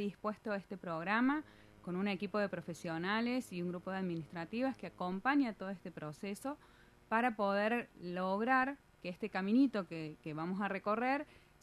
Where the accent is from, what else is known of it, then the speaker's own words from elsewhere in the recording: Córdoba, Argentina; now in Mendoza, Argentina; Soy cordobesa.